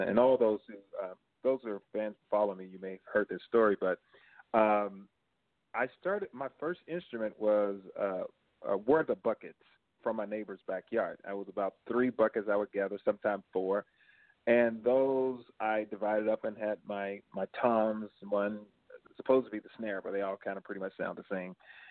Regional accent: Georgia, United States; and then also what growing up in Georgia and traveling and seeing people and having different conversations

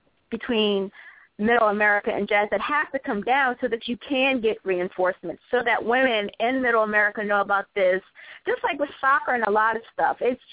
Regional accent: Virginia, United States; like growing up in Northern Virginia, I didn't even think combo jazz was still in existence.

